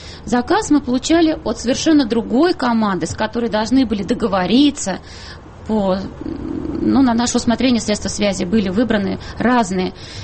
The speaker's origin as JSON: {"language": "Russian", "town": "Shikhany", "region": "Saratov Oblast", "country": "Russia", "said": "Мы приехали из Саратовской области, зато Шиханы."}